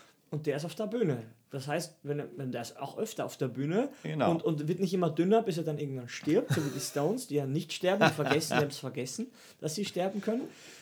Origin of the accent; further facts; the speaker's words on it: Austria; now in Germany; haben gleich gemerkt, er spricht ein bisschen komisch, woher kommst du aus Österreich?